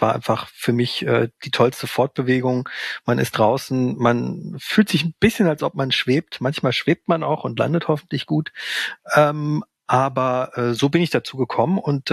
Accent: North Rhine-Westphalia, Germany; ich komme, wie gesagt, aus dem Pott, aus dem bevölkerungsreichsten Bundesland Deutschlands.

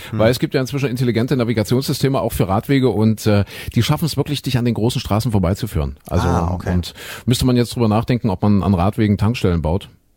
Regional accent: Saxony, Germany; ich komme ja nun aus Sachsen

